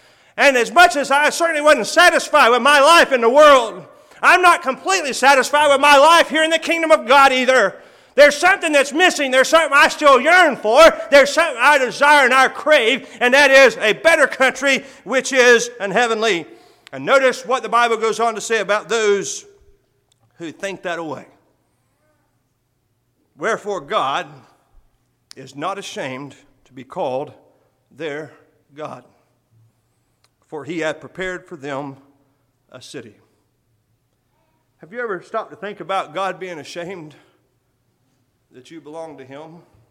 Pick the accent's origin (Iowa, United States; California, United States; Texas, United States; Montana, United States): Texas, United States; now in Florida, United States; I reside in Florida. I live in Florida, but I'm not from Florida. I said, I'm from West Texas.